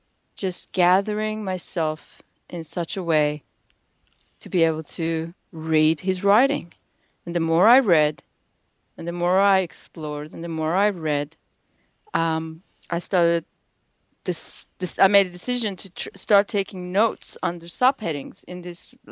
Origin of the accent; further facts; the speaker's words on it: Melbourne, Victoria, Australia; Nothing against people in Sydney, but I'm actually from Melbourne.